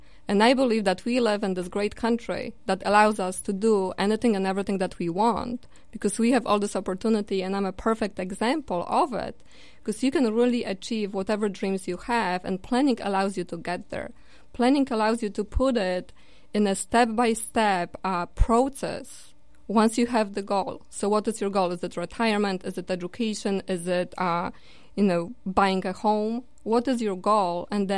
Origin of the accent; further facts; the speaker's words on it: Poland; moved away as an adult; I moved here from Poland 17 years ago, and I went to college and I got myself some education.